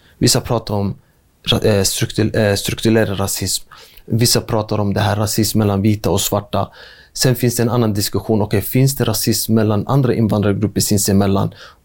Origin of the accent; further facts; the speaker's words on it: Stockholm, Stockholm County, Sweden; där jag kommer ifrån, alltså i Järva speciellt, det finns ju en kyrka i varenda förort.